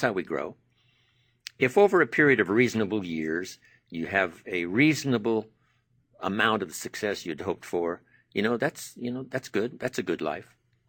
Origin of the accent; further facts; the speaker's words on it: Idaho, United States; I come from Idaho, right? We grow